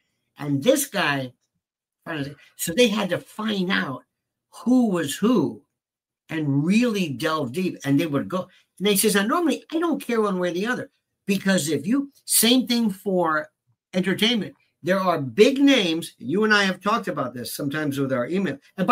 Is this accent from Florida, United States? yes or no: yes; Florida, United States; As you know, in my country, we have guns. And I'm from the South. See, I'm from Florida.